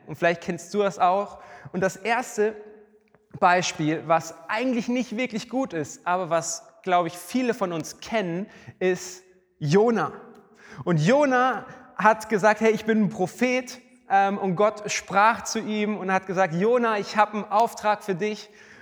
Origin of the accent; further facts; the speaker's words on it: Starnberg, Bavaria, Germany; in meine Heimat nach Starnberg. Ich komme eigentlich aus dem schönen Süden, da wo es schön ist, nicht so wie bei uns im Pott